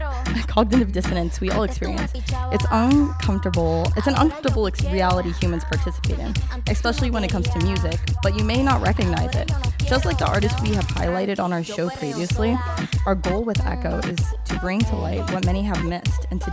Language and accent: English; California, United States; We're both from SoCal, close to the border.